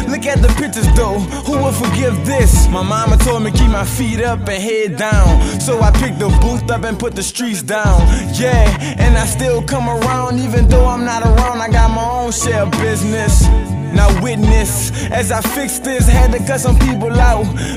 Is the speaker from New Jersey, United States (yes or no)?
no; New Orleans, Louisiana, United States; now in Mississippi, United States; I am from New Orleans, first, never second. And when Katrina came, Bush put us up in second. Now I move to Mississippi, still reppin' 7.